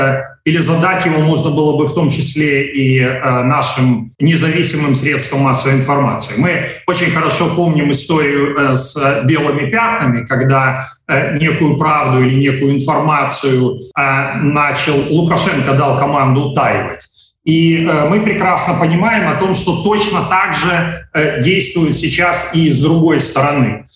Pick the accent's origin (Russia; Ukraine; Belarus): Belarus; я не украинец, я белорус